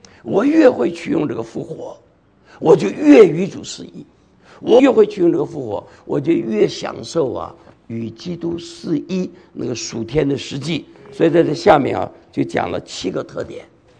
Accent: China; now in United States; 这个像我们都是中国人，在美国，在美国你怎么搞你还是个中国人

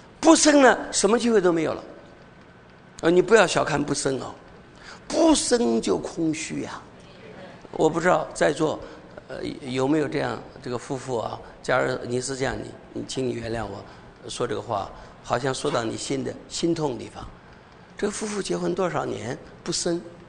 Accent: China; 我们从大陆来的，不讲对不起。

